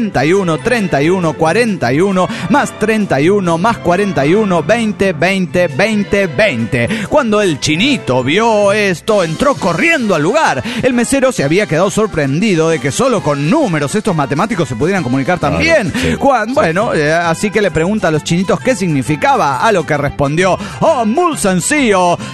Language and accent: Spanish; Los Cabos, Baja California Sur, Mexico; de los Cabos, Baja California.